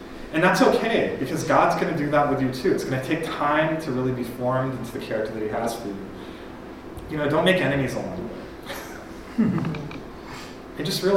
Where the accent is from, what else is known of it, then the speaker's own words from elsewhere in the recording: India; I'm Indian, so I can talk about this.